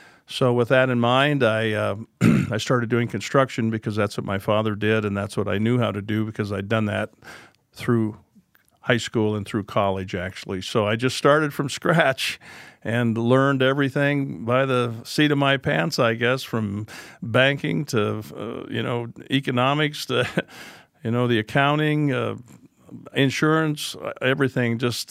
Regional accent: Rapid City, South Dakota, United States; It's a wonderful place. It was then, and of course, that's all I knew, so I didn't know any different.

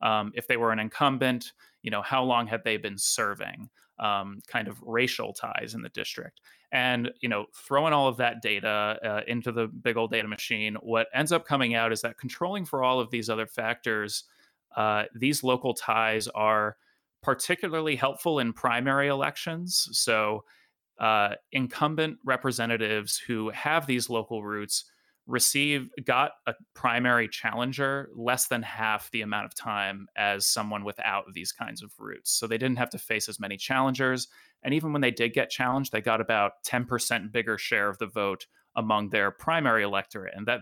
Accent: Rhode Island, United States; now in Idaho, United States; I, for example, was born and raised in Rhode Island, and I came to Idaho mm-hmm. only pretty recently.

